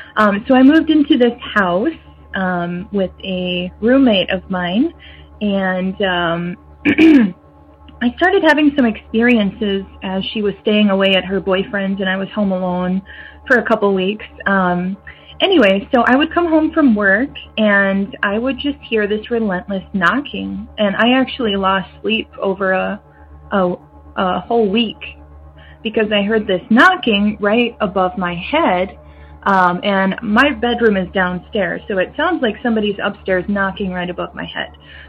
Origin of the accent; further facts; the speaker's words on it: Minnesota, United States; I'm from Minnesota.